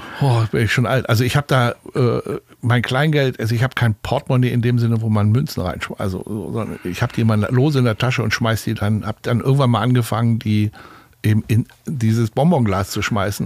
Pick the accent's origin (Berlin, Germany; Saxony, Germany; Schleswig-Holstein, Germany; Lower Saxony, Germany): Berlin, Germany; Also wir lebten damals in Berlin, ich bin gebürtiger Berliner